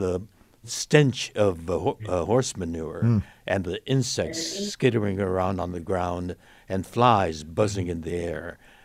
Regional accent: Los Angeles, California, United States; Ah, that's my hometown, mm-hmm. Los Angeles.

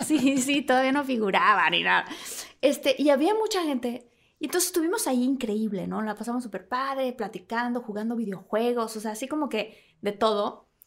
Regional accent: Villahermosa, Tabasco, Mexico; yo que crecí en Villahermosa, al lado de una laguna, ¿no? De pronto, debajo de un mango, ¿no? Al lado de los plátanos

